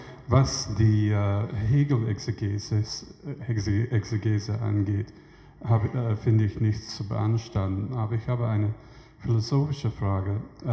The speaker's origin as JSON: {"language": "German", "region": "England", "country": "United Kingdom", "second_language": "German", "said": "ich bin eigentlich Engländer, aber sagen wir mal, dass ich Amerikaner wäre."}